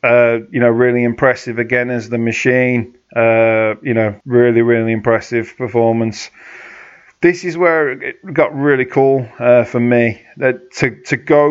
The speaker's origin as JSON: {"language": "English", "town": "Birmingham", "region": "West Midlands", "country": "United Kingdom", "tie": "born or raised there", "said": "Knowing I've lived in Birmingham and, you know, I was brought up in Small Heath, Sheldon and Stechford"}